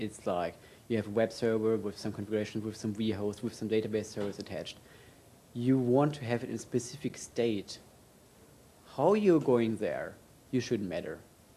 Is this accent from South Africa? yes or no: no; Germany; English is a second language; moved away as an adult; now in Switzerland